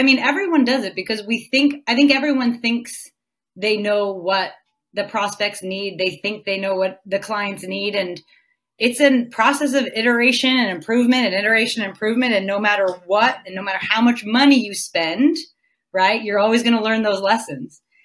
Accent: New Jersey, United States; Cause I grew up in New Jersey. I went to school in New York

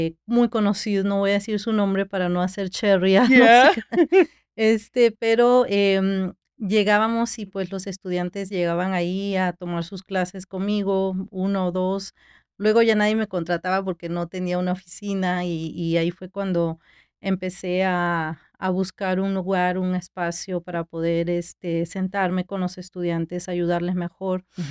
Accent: Peru; moved away as an adult; now in United States; Bueno, yo soy peruana, nací en Perú. Oh, okay. Sí, tengo casi 20 años aquí en Estados Unidos. Traje a mi niña, ella ya está muy grande ahorita. Nosotros vivíamos en Los Ángeles.

